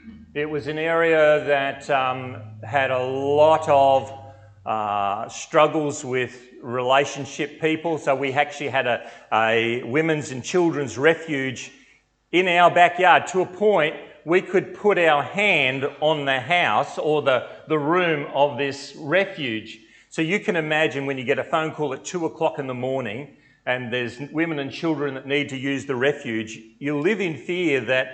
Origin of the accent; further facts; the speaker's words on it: Bundaberg, Queensland, Australia; to go to Maryborough in Queensland, about an hour south of where I grew up in Bundaberg.